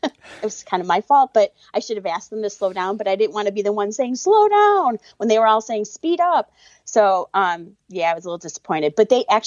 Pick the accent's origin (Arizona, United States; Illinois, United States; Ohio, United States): Illinois, United States; Chicago; And I'm from Chicago and I thought that was cool.